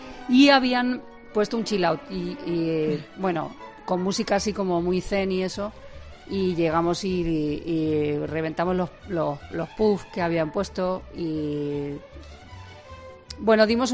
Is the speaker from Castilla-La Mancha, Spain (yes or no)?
yes; Albacete, Castilla-La Mancha, Spain; Vamos a ver, soy de Albacete.